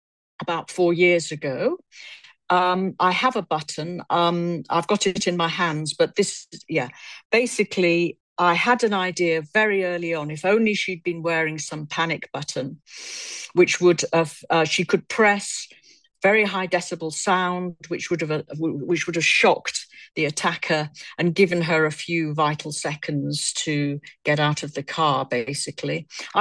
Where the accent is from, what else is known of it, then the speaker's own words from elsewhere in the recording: United Kingdom; now in Hong Kong; I'm British. I've lived in Hong Kong 40 years, but I was brought up in Britain, and I am a typical British person, let's say.